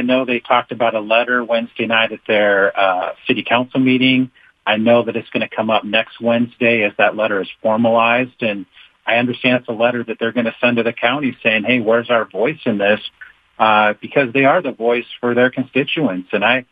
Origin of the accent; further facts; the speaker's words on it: Everett, Washington, United States; We know the county council member who represents the community I grew up in Everett